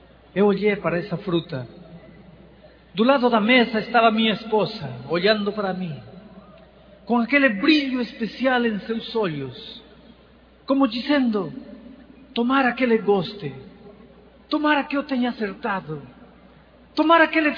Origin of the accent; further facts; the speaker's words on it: Peru; Portuguese is a second language; Eu nasci e cresci na serra, sem comer muita fruta.